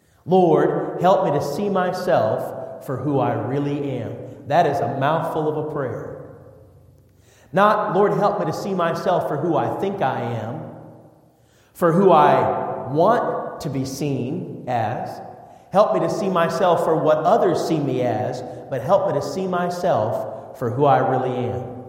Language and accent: English; Minnesota, United States; I am the youngest of five children, and we grew up together in Minnesota